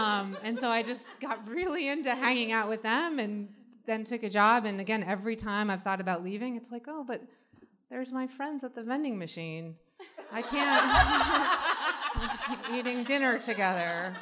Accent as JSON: {"language": "English", "region": "California", "country": "United States", "tie": "born or raised there", "said": "When I was in college, I grew up in California, Prop 187, and got involved in that a little bit"}